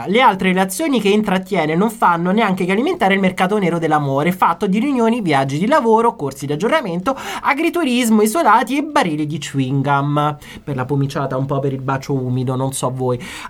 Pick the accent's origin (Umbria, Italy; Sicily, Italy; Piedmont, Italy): Umbria, Italy; Perugia; io da Perugino